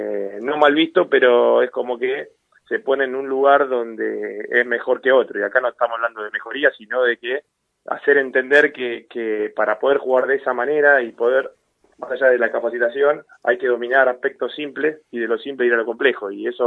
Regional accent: Río Gallegos, Santa Cruz, Argentina; now in El Calafate, Argentina; vengo de Río Gallegos, hoy estoy en Calafate

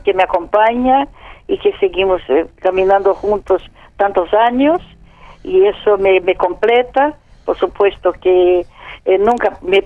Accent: Salvador, Bahia, Brazil; Spanish is a second language; Yo todavía seguí en Bahía, mi tierra, ¿no?

